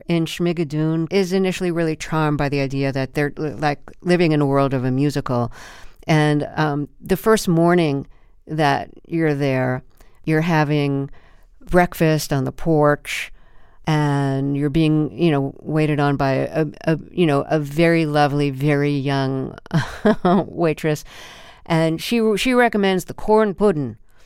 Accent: Brooklyn, New York, United States; when I was growing up in Brooklyn, I thought people in movies and on Broadway were like from another planet.

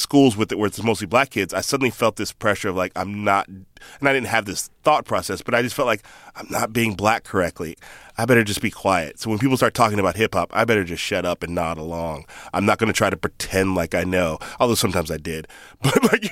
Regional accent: California, United States; somebody's gonna be like, where are you from? And I go, the Bay Area.

